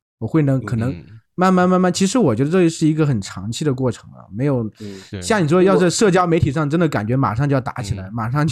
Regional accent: China; 就是我们大陆人虽然可能现在因为中美这个冲突也挺严重的，但私底下其实民众都很喜欢美国的文化。

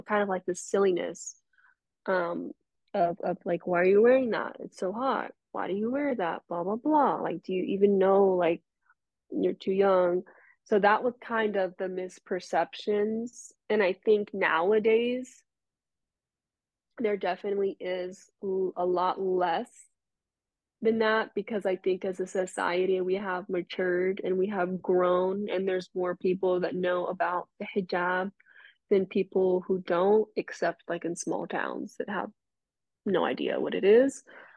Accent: Texas, United States; like I'm still an American and I'm gonna go back to Texas

